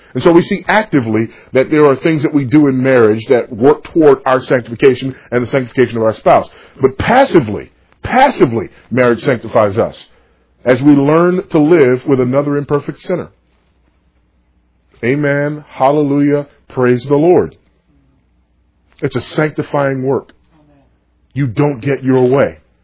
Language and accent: English; Los Angeles, California, United States; Well, I grew up some in Los Angeles, but mostly when I got married.